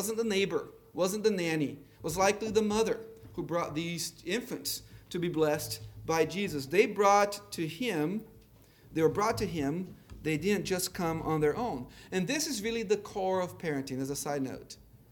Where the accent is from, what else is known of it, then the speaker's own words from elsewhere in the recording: Brazil; accent: Brazilian; English is a second language; You can enjoy my Brazilian accent as I misread words to you here today.